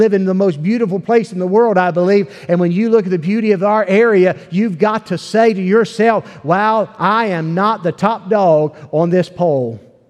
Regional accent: Ripley, West Virginia, United States; also born or lived in Wheeling; I grew up in West Virginia, and I grew up most of my life in Ripley area, but I was born in Wheeling, which is in the northern panhandle up in the state

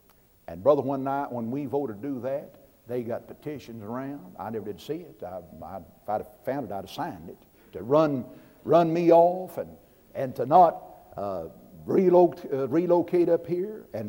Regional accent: United States; born there; I'm glad I was born in America. Glad I was born in this country.

